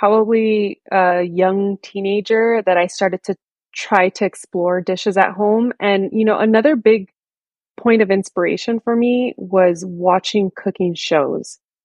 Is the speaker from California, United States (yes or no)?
yes; South Gate, California, United States; I grew up in Southeast Los Angeles, specifically in Southgate here in LA.